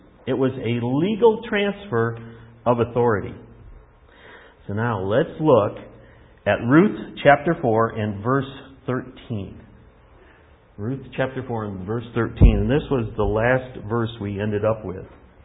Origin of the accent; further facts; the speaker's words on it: Detroit, Michigan, United States; If you're a baseball fan and you watch the World Series, I'm from Detroit.